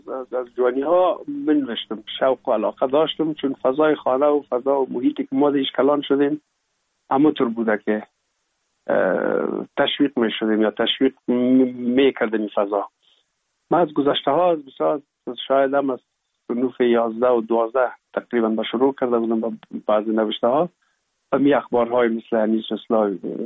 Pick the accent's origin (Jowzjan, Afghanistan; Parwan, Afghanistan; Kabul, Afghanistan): Kabul, Afghanistan; born or raised there; also born or lived in Pul-i-Khumri